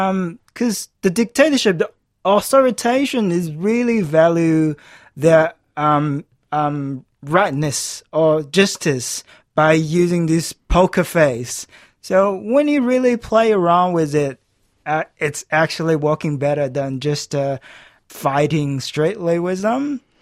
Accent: China; English is a second language; now in Australia; Yes, of course. I miss my hometown. But as long as I don't have the freedom to express myself, as long as I still don't have the space to do my art, I would choose to stay in Australia

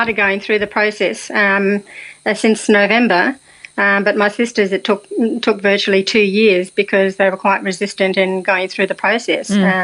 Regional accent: Australia; I'm an Australian citizen. I was born an Australian citizen. I was educated in Australia. I was, you know, I've lived here all my life

